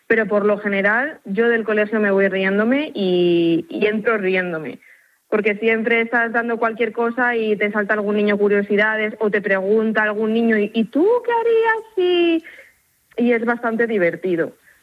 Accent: Segovia, Castile and León, Spain; No, yo soy de Segovia y voy y vengo.

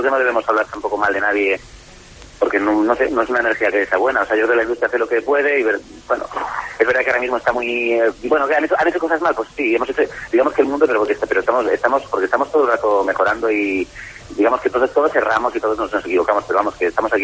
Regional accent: Madrid, Community of Madrid, Spain; tenía miles de fans persiguiéndome por la calle, casi digamos, en mi pueblo, Madrid.

